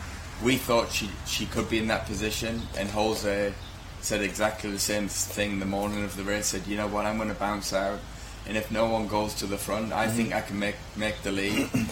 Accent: England, United Kingdom; growing up in England, I was still are a big soccer fan.

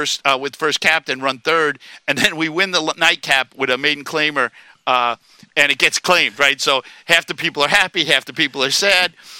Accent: Long Island, New York, United States; being a New Yorker, a Long Island kid at Belmont Park

